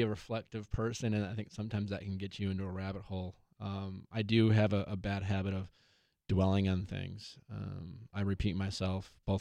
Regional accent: Milwaukee, Wisconsin, United States; I grew up in Milwaukee, Wisconsin, in a very conservative household.

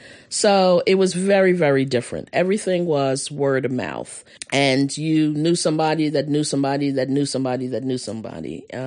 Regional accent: New York, United States; And I came originally from New York, so very different, because New York was not the South.

